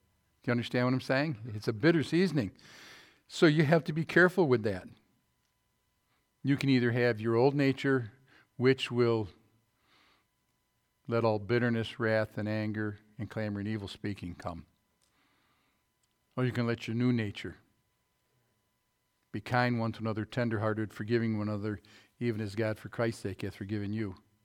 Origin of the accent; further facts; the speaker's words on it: Massachusetts, United States; I had been using a snorkel and a face mask a long time as a kid growing up in the Fairhaven Bay and stuff.